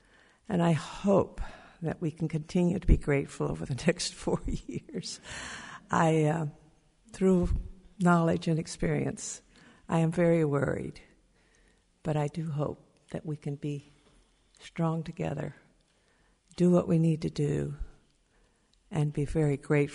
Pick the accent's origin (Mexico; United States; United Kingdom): Mexico; There have been problems, but growing up in Mexico, I learned to be, I was in the minority.